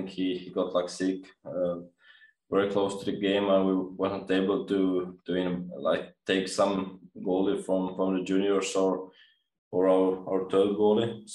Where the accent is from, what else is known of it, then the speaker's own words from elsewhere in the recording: Espoo, Uusimaa, Finland; Yeah, I'm from Espoo, Finland. It's like 50 minutes from Helsinki